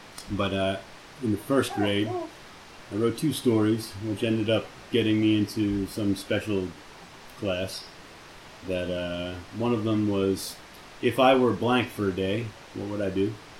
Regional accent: Philadelphia, Pennsylvania, United States; born there; So, I was born over there in Philadelphia and abused in the Roman Catholic religion.

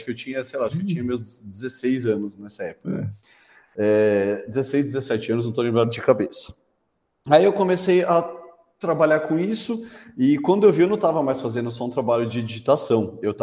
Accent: São Bernardo do Campo, São Paulo, Brazil; nasceu em São Bernardo do Campo, Hospital São Bernardo, quem é daqui da região conhece bastante. Cresci no Jardim Independência, cresci brincando com amigos em rua

